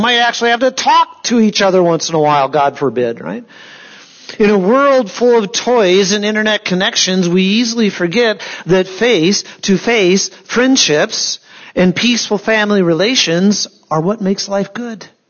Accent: Canton, United States; drove them over to Canton, my hometown, to the auction barn there

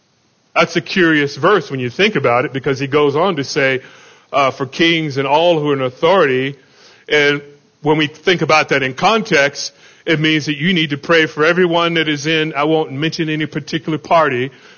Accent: Florida, United States; now in California, United States; Yeah, and I remember the time we were together, and we were going to Florida, where I grew up from in the States, and visiting from California, and we had the 3 of them together.

